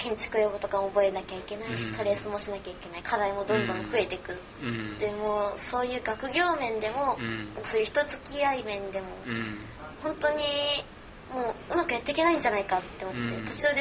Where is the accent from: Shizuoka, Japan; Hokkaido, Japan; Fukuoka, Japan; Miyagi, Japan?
Hokkaido, Japan; Noboribetsu; now in Tokyo, Japan; 北海道の登別というところなんですけど、田舎です。